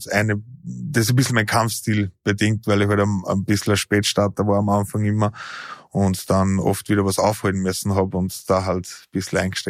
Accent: Ried im Innkreis, Upper Austria, Austria; also born or lived in Schärding; now in Vienna, Austria; bin geboren in Schärding, aufgewachsen in Ried im Innkreis und mache jetzt MMA seit 13 Jahren circa. Bin auch wegen dem Sport nach Wien gezogen

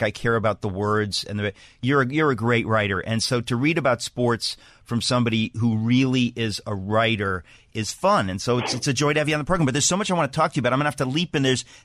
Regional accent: Queens, New York, United States; born there; Now, people who know me know that I was born in Queens.

